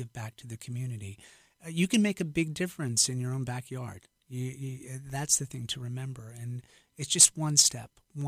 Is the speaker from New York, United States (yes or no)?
no; Maine, United States; I love being in Maine. I'm from Maine. I always feel at home here.